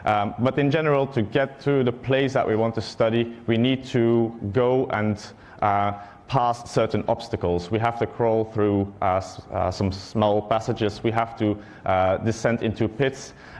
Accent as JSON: {"language": "English", "country": "Belgium", "said": "So first a bit about me. I'm from Belgium."}